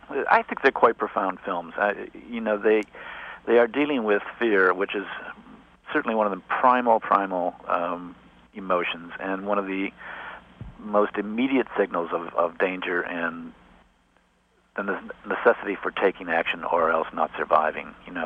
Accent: Cleveland, Ohio, United States; Cleveland, Ohio. It wasn't like I was living out in the middle of holy roller territory.

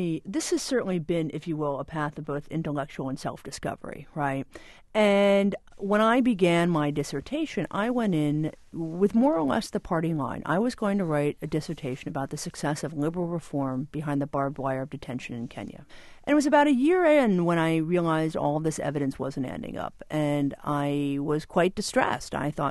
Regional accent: New Jersey, United States; No, I'm a middle class kid from New Jersey. So what on earth am I doing, right?

